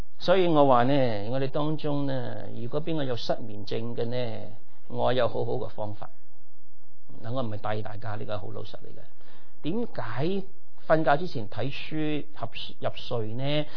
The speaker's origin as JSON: {"language": "Chinese", "region": "Guangdong", "country": "China", "said": "虽然我们都是广东人，其实我和你有很少很少共同拥有的地方。我只是想到有两样。第一，我们有中国人的血统，这个是无可否认。第二，我们都是从国外"}